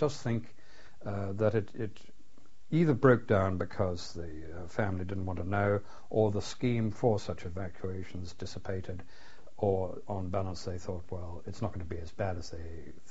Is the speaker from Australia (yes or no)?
no; Hendon, London, United Kingdom; born there; I was born in Hendon, just outside London, 20th of September, 1925.